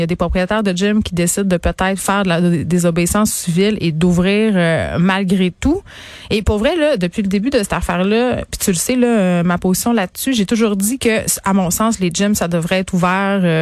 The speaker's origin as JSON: {"language": "French", "town": "Saguenay", "region": "Quebec", "country": "Canada", "said": "Ben, écoute, là, je viens du Saguenay."}